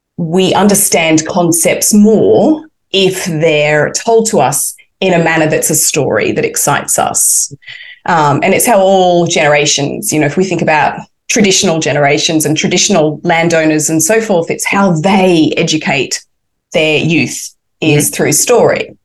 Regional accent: Brisbane, Queensland, Australia; also born or lived in United Kingdom; now in Melbourne, Australia; because I lived in the UK for 11 years, moved back to Australia, moved to Melbourne because even though I'm from Brisbane, I moved to Melbourne

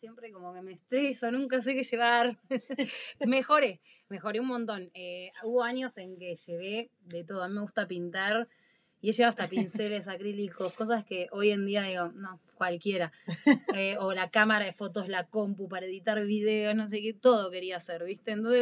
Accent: Argentina; Nunca viajamos con mucho dinero realmente, más siendo argentinos y con el cambio de moneda.

